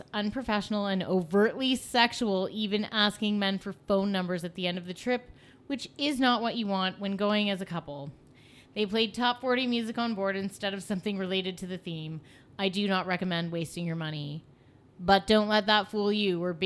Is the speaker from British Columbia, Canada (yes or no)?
yes; Vancouver, British Columbia, Canada; Love and miss my hometown of Vancouver terribly.